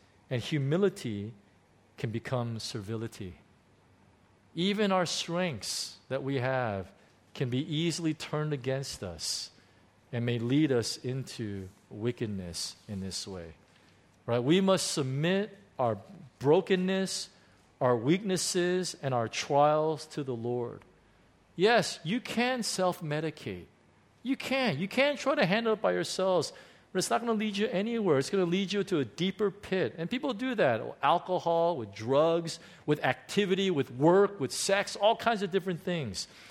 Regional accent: Chicago, Illinois, United States; I mean, I grew up in Chicago, in the beginning, inner city Chicago, South Side, you know, pretty rough neighborhoods.

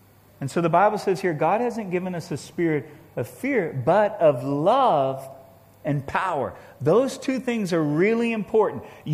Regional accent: DR Congo; moved away; Yeah, you know, I grew up in the Congo. My parents were missionaries in the Congo, right in the middle of Africa. And so when I was young, we lived in a very remote area.

